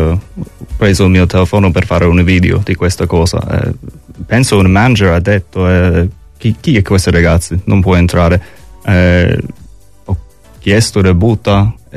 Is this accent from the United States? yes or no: yes; California, United States; Italian is a second language; also born or lived in Chicago; now in Naples, Italy; sono nato a Chicago, cresciuto in California, trasferito qui a Napoli prima 2 anni.